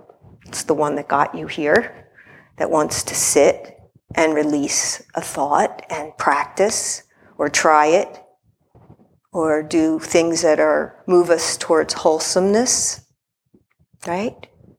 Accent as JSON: {"language": "English", "town": "Philadelphia", "region": "Pennsylvania", "country": "United States", "said": "I'm from Philly, so you might hear that, gas station."}